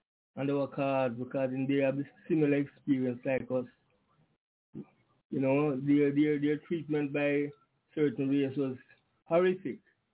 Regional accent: Jamaica; born there; So I, as a Jamaican born

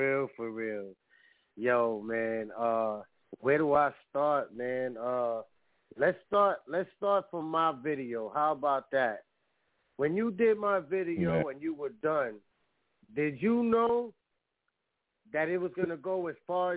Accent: New York City, New York, United States; You know, I'm from New York City.

